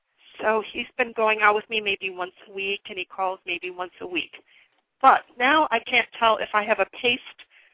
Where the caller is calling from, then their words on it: New Jersey, United States; Hi, Nina. I'm calling from New Jersey.